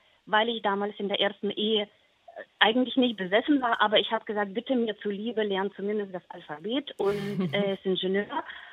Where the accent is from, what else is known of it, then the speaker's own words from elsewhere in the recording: Ukraine; German is a second language; Und ich bin Ukrainerin